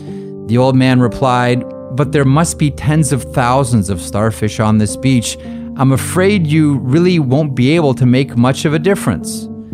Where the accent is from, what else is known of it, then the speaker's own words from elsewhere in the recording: Canada; Even though I'm Canadian, most of my family lives stateside.